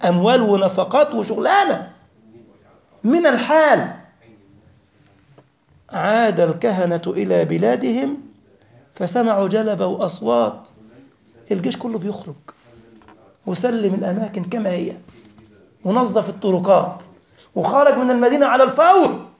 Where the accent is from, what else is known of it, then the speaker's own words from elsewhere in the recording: Egypt; مثلا عندنا في مصر القاهرة مثلا، تجد كان في سور كبير جدا يحيط بالقاهرة